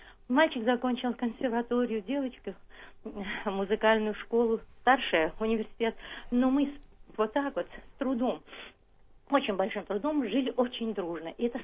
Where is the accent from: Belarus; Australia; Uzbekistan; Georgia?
Georgia; Abkhazia; moved away as an adult; now in Moscow, Russia; Я вообще из Абхазии.